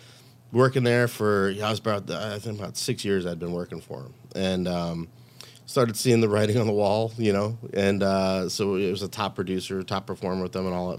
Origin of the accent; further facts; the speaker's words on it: Long Island, New York, United States; You know, growing up on Long Island, you don't have too many college teams.